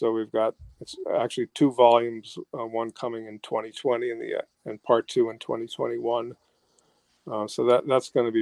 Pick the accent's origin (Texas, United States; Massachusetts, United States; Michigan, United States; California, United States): Massachusetts, United States; now in New Jersey, United States; Well, I live in New Jersey. I grew up in Massachusetts, but I'm actually a Braves fan.